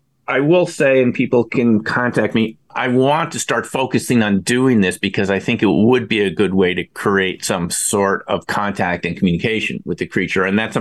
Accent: New York, United States; And keep in mind, I grew up near the Hudson Valley.

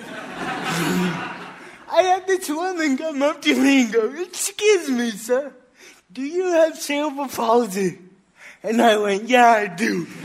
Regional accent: Deep South, United States; I'm from the Deep South, and the crazy people always come up to me and talk about Jesus

